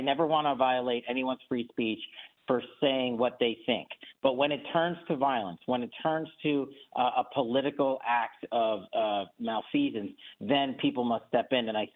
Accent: New York, United States; And look, I'm originally from New York. A lot of my guys and friends are still on the NYPD, just like yours.

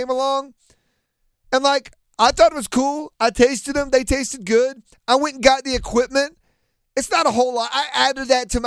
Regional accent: Raleigh, North Carolina, United States; I got city pride on the line because I'm from Raleigh.

